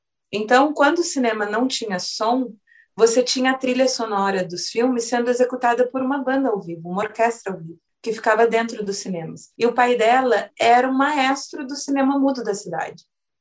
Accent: Taubaté, São Paulo, Brazil; Eu venho de uma cidade do interior, tenho muito orgulho, quem convive comigo acha até um pouco insuportável. Eu sou da cidade de Taubaté.

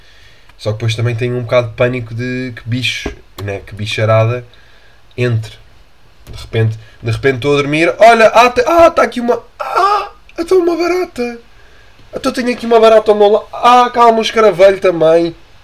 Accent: Lisbon, Portugal; Vocês sabem que eu sou aqui da zona de Lisboa, para quem me ouve de fora, e as minhas costas são o Rio Tejo.

